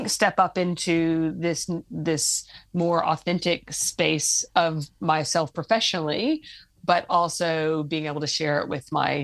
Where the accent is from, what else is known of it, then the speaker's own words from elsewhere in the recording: United States; And even though being an American, I don't really go down the track of having my kids in my home for too long